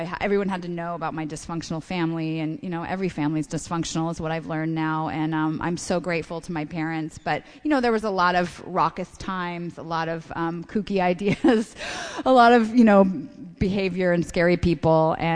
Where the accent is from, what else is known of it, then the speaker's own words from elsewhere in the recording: West Coast, United States; I'm from the West Coast originally.